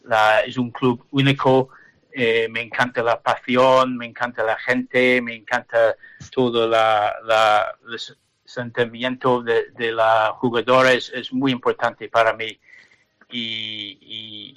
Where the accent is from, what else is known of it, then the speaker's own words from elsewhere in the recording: Aberdeen, Scotland, United Kingdom; Spanish is a second language; now in England; Soy de Aberdeen, soy escocés, pero mi mujer es de Plencia, es del País Vasco. Entonces, vivo en Inglaterra en este momento, pero todos los veranos nos vamos a montamos un coche y conducir a Plencia para pasar el verano.